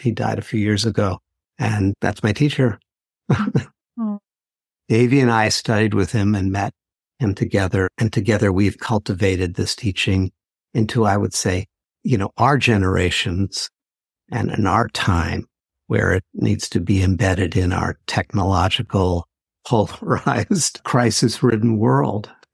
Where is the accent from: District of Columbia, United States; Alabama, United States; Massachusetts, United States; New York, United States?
New York, United States; New York City; and I grew up in New York City and I was looking for a practice and a path.